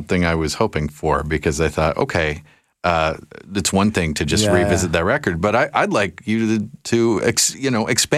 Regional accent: Canada; I mean, it's all just part of the tapestry of being a Canadian now.

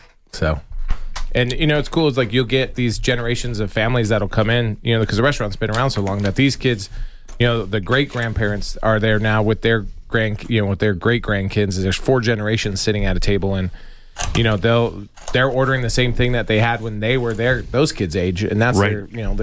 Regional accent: Tucson, Arizona, United States; I'm from Tucson. I've born and raised in this.

